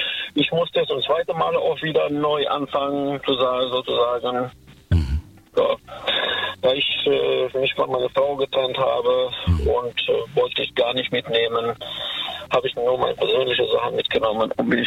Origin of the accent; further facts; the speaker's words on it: Kosovo; now in Germany; ich komme aus dem Kosovo und ich bin 1998, kurz vor Beginn des Krieges da in Kosovo, nach Deutschland gekommen. Damals als Asylbewerber.